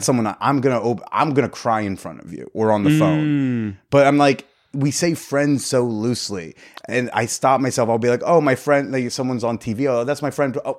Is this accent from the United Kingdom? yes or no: no; New Jersey, United States; also born or lived in Connecticut; North Jersey, but I went to boarding school for 4 years in Connecticut.